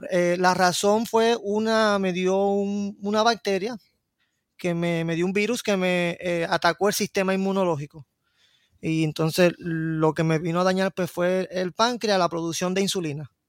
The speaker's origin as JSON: {"language": "Spanish", "region": "San Sebastián", "country": "Puerto Rico", "tie": "born or raised there", "said": "Sí, pues yo soy original de San Sebastián siempre."}